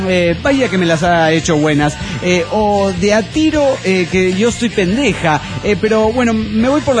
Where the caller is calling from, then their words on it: Orange, California, United States; de Orange, California.